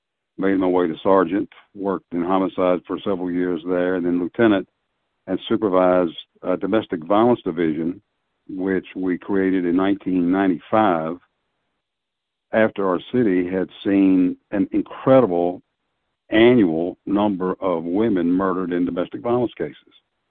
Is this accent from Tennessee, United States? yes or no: yes; Tennessee, United States; also born or lived in Wichita, Kansas; now in Nashville, United States; migrated back to my home state of Tennessee from Kansas